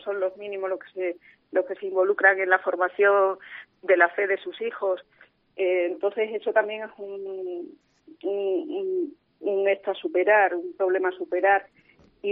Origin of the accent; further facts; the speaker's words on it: Montánchez, Extremadura, Spain; La vocación me vino como catequista, es decir, en la parroquia de Montánchez, en mi pueblo